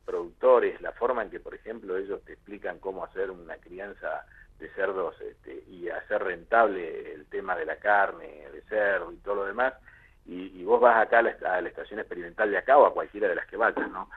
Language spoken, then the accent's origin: Spanish; Argentina; como argentinos